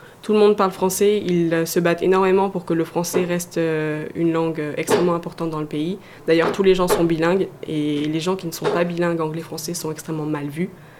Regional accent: France

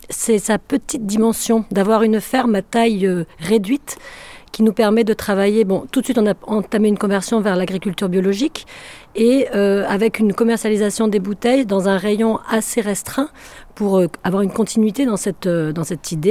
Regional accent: Bordeaux, Nouvelle-Aquitaine, France; Bon, je suis originaire du Médoc et de Bordeaux, donc ça a peut-être un peu contribué à ça.

